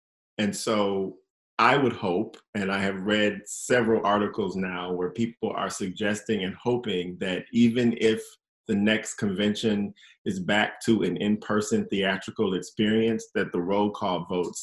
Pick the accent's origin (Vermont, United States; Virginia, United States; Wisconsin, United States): Wisconsin, United States; Milwaukee; I would be in Milwaukee, which is my hometown